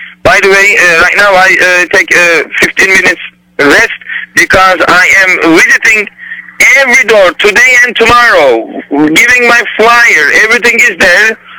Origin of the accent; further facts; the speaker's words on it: Istanbul, Turkey; moved away; And I was born in Istanbul, Turkey.